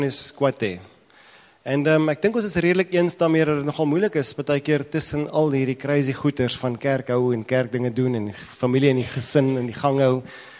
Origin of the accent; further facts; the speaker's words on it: Gauteng, South Africa; Ek kom ook uit die Oosrand uit, is reg.